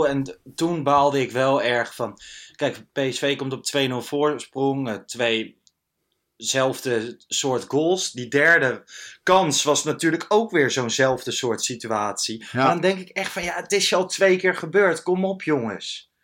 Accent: Gelderland, Netherlands; Ik kwam uit Lochem, daar was ik geweest, in de Achterhoek waar ik opgegroeid ben.

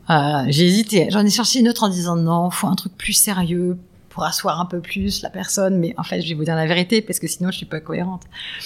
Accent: Île-de-France, France; J'ai grandi en banlieue nord.

